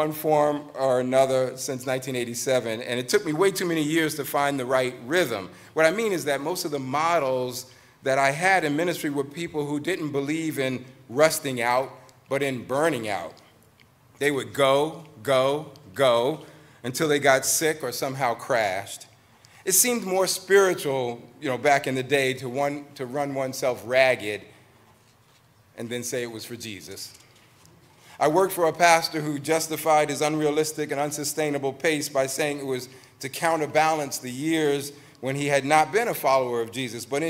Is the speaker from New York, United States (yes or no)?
yes; New York City, New York, United States; also born or lived in Washington, D.C.; I did serve in New York City, I'm from New York, and then in Washington, D.C., where we spent most of our time in Christian ministry, pastoral ministry.